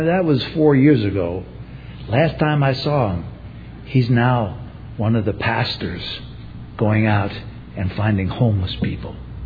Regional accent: New York, United States; You know, I came from a family. We come from New York.

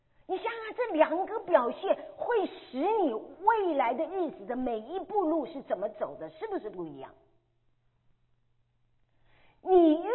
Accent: Shandong, China; 我山东人，你知道，家教那是非常非常那个的。

